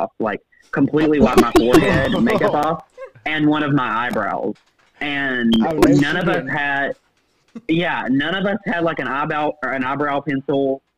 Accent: Rutledge, Tennessee, United States; moved away as an adult; So I grew up in Rutledge, Tennessee. I moved out of my hometown when I had just graduated college.

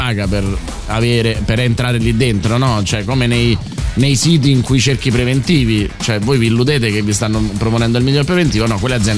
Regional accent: Rome, Lazio, Italy; festeggerò da romano lo scudetto della Roma.

